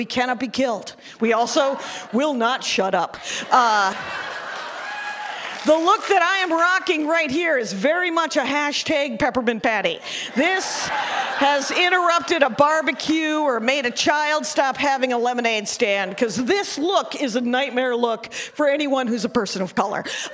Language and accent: English; Wisconsin, United States; Because I'm from Wisconsin.